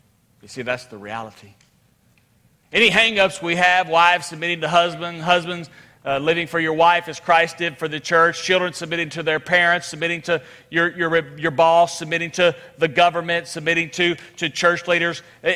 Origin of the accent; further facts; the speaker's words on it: Midland, Texas, United States; It was in my hometown of Midland, Texas, in a little church there in the neighborhood not far from where I grew up.